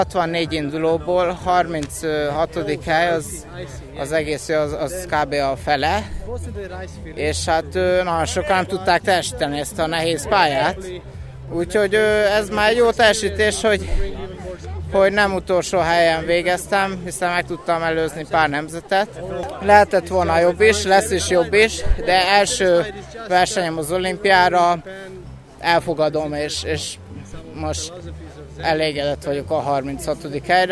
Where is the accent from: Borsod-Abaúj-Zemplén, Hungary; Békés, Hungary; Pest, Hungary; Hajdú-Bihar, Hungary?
Borsod-Abaúj-Zemplén, Hungary; Miskolc; mivel én bánkúti gyerek vagyok. Miskolcról nőttem föl